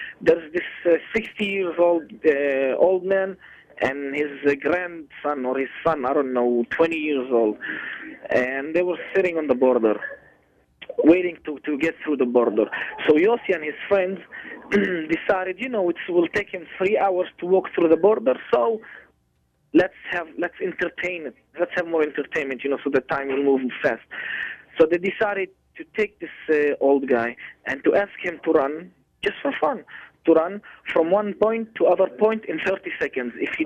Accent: Lod, Central District, Israel; born there; English is a second language; And somehow he got still in Lydd. That's why I was born in Lydd.

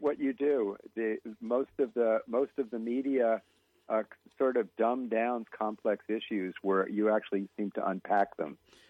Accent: United States; No, I was speaking as an American.

